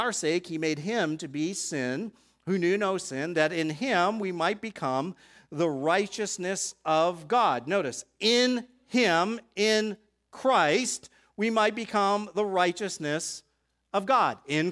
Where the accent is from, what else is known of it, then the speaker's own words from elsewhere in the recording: Boston, Massachusetts, United States; I'm from Boston. I like the Red Sox.